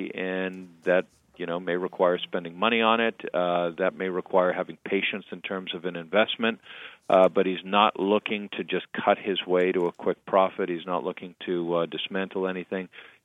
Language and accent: English; Weymouth, Massachusetts, United States; I grew up in Weymouth when Building 19 was still the Building 19 in the Hingham Shipyard.